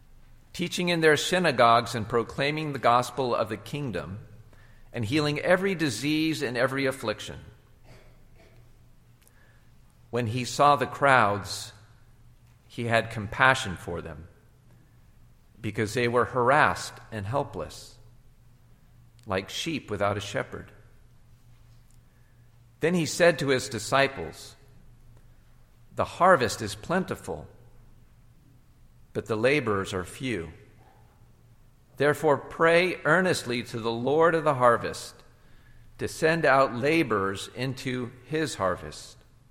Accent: California, United States; born there; my parents were immigrants to the United States from South Korea, and I was born in a small town in California.

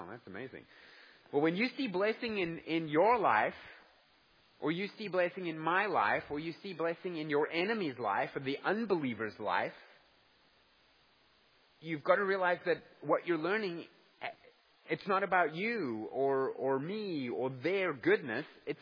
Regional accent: Pretoria, Gauteng, South Africa; also born or lived in Durban; You know, when I lived in Pretoria, I grew up in Pretoria, and it rains in the summer.

